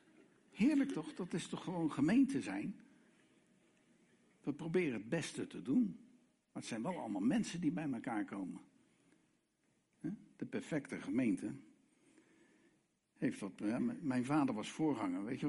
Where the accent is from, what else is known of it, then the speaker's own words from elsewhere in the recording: Rotterdam, South Holland, Netherlands; Ik ben gewoon een Rotterdamse, uit het Calvinisme getrokken, klei, bekeerde christen.